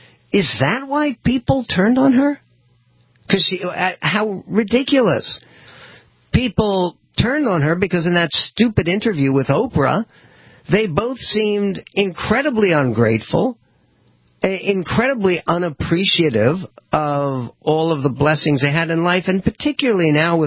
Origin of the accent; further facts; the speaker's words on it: Philadelphia, Pennsylvania, United States; I spent my early childhood in Philadelphia, but I never knew that my hometown boasted a tradition of black cowboys